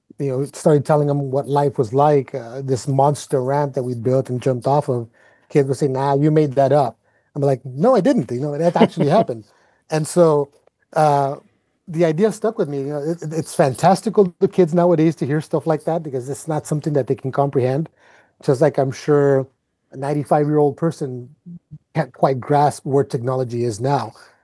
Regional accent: Calexico, California, United States; growing up in Calexico

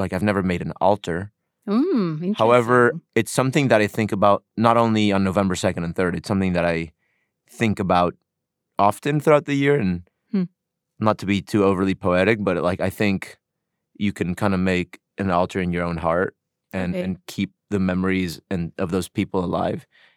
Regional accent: Mexico; the religion I was born into, I never grew up celebrating Día de Muertos, but I was always, growing up in Mexico, very drawn to it

